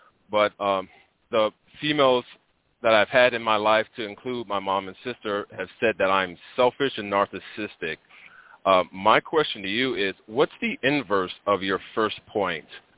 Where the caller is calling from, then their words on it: North Dakota, United States; I'm calling from Interstate 94 eastbound in North Dakota.